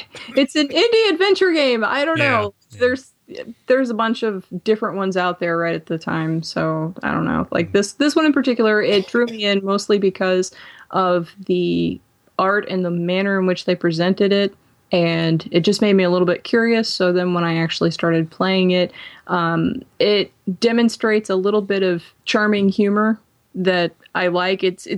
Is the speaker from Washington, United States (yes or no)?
no; Texas, United States; Hey, I'm the one from Texas.